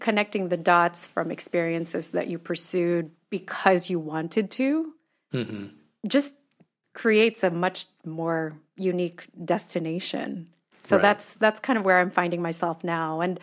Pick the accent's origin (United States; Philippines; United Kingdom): Philippines; and that was the end of me being in the Philippines. So I think that was really healing for me to be in my home country